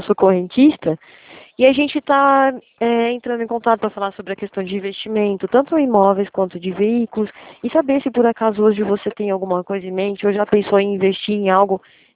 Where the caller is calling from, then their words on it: São Paulo, Brazil; aqui do interior de São Paulo, é 19.